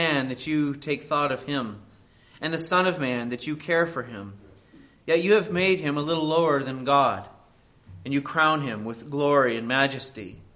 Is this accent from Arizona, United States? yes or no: yes; Arizona, United States; I grew up in Arizona and was able a number of times to go to the Grand Canyon.